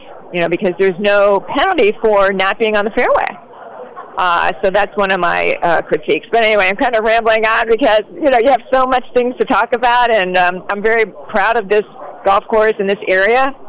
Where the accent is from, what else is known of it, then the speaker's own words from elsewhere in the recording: Midwest, United States; now in Long Island, United States; Now, I grew up in the Midwest. Everybody thinks I'm a native New Yorker. I feel like a native New Yorker because I've been here for a couple decades.